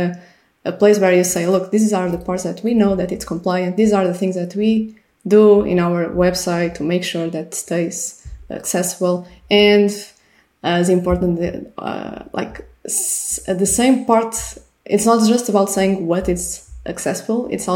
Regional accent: Portugal; I'm from Portugal

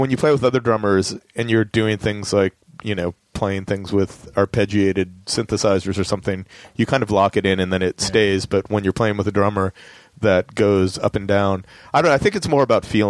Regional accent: Chicago, Illinois, United States; I come in from Chicago.

